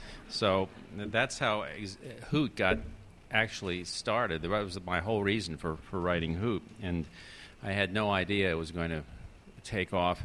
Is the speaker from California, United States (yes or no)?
no; Florida, United States; little burrowing owls, which really exist in Florida, existed, I should say, where I grew up in Florida